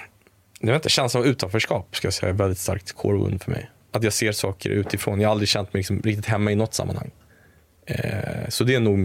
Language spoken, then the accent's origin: Swedish; Stockholm, Stockholm County, Sweden; jag tror att jag växte upp i Lappis då, Lappersberget. Men när jag var 6 år så flyttade jag till Gärdet, Östermalm. Och gick i Östermalmsskolan och Gärdeskolan. Och jag och mina syskon var väl i stort sett de enda som hade liksom utländsk bakgrund